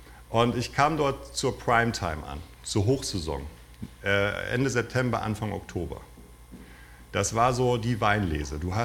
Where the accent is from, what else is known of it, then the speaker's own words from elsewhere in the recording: Northern Germany, Germany; Ich habe keine Ahnung gehabt als Norddeutscher, ne?